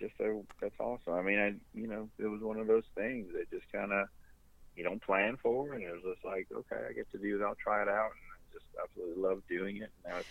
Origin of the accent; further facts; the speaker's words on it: Sudbury, Ontario, Canada; also born or lived in Valley East; A couple more shows over there, and then I'm doing in my hometown, Sudbury and Valley East.